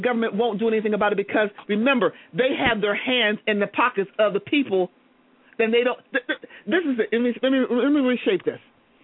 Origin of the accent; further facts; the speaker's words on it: United States; because I'm spoiled as an American.